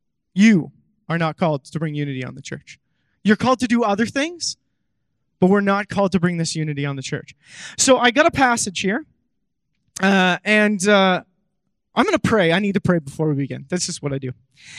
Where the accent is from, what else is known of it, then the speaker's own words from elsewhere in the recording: Bruderheim, Alberta, Canada; When I was a kid growing up, I grew up in Bruderheim. That was the small town that I lived in.